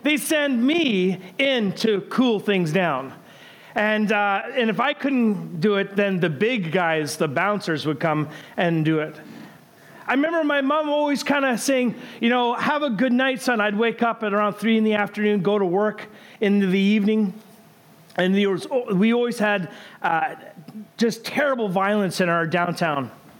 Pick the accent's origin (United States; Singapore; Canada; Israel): Canada; growing up in Canada … was a punk band.